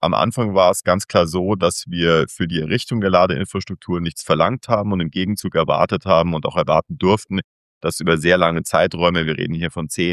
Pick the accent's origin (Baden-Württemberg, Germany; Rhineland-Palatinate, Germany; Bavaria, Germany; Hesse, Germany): Bavaria, Germany; Munich; meine Heimatstadt München, unsere Heimatstadt München, wo wir mit Wireland auch sitzen.